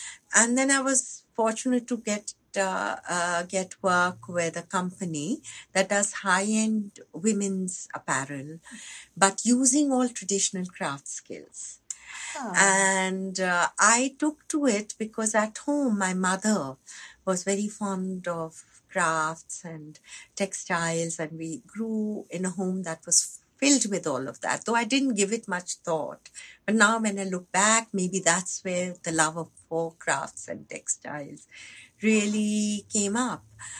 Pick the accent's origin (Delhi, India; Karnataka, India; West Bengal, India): Delhi, India; Actually, I grew up in Delhi.